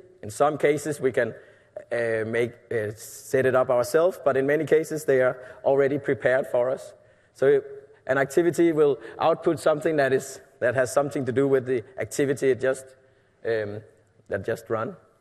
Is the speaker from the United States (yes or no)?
no; Denmark; English is a second language; since I'm from Denmark, I always compare them with Lego blocks